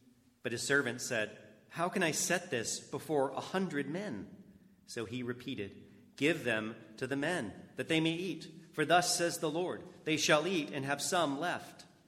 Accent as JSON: {"language": "English", "country": "United States", "said": "And since I'm an American, I'll use an American a place to get to Alaska."}